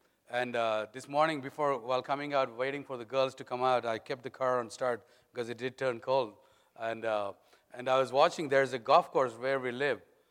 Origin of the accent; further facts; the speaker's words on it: India; accent: Indian English; now in United States; Although I was from India, I flew straight into Texas, so that made me a Texan.